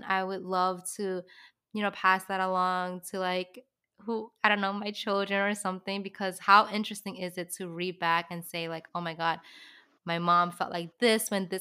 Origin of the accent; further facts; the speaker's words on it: New York, United States; I have so much love and pride for being a New Yorker